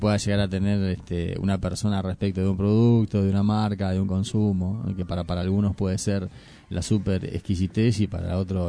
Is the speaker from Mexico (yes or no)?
no; Argentina; now in Uruguay; Entonces, en realidad, sí, los argentinos, justamente por no poder exportar a nivel de la producción que había en Argentina, pudimos disfrutar de nuestra carne.